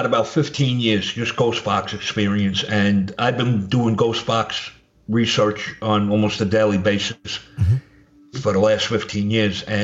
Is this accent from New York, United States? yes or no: yes; Brooklyn, New York, United States; born or raised there; accent: Brooklyn